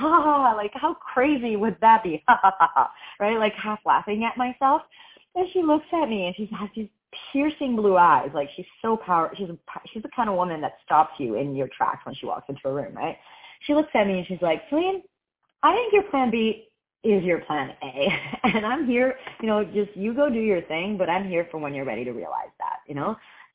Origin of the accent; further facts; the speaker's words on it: Italy; I'm originally from Italy and I'm actually half Brazilian.